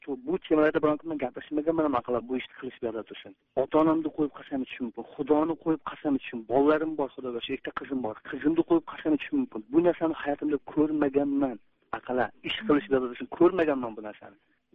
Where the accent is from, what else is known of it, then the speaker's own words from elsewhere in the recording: Olmaliq, Tashkent Region, Uzbekistan; now in Surgut, Russia; Men o'zbek, O'zbekistonlik, Namangandan, Andijondan, men o'zim Olmaliqdan.